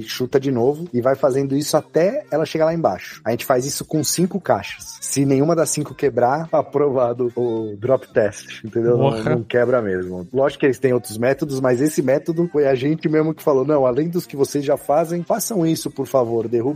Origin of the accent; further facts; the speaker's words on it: Bahia, Brazil; sou daqui da Bahia também, como Pedro.